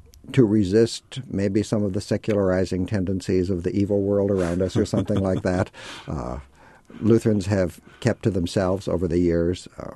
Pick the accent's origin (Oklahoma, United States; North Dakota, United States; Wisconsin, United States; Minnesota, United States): Minnesota, United States; from Minnesota myself, and I tell them it's almost all true.